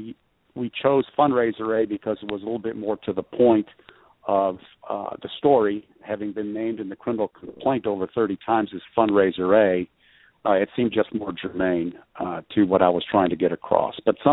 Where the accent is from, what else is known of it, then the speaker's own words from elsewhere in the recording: United States; Pleading the fifth is the best thing we as American citizens have to protect ourselves